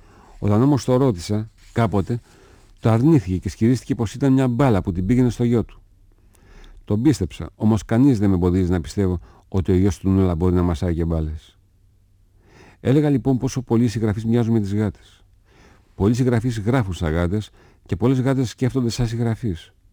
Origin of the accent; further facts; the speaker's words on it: Thessaloniki, Central Macedonia, Greece; born there; now in Athens, Greece; Εγώ γεννήθηκα στη Θεσσαλονίκη, σε μια γειτονιά που δεν έμενε κανένα συγγραφέας, ούτε και ξέρα πώς φαίνεται ένα συγγραφέας, και ξαφνικά βρέθηκα εκεί κάτω στην Αθήνα, που όλος ο δρόμος είναι γεμάτος συγγραφείς.